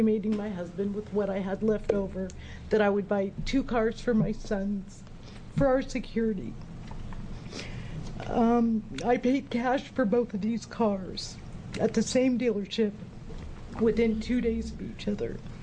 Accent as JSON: {"language": "English", "region": "Oregon", "country": "United States", "said": "I'm from Lane County. I live in Vida, Oregon, which is east of Eugene."}